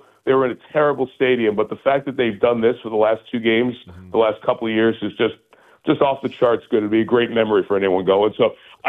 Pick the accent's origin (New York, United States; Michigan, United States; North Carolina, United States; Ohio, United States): New York, United States; New York City; I'm a city kid. I grew up in New York. New York City, you know, the grass backyard for me was about 8x6.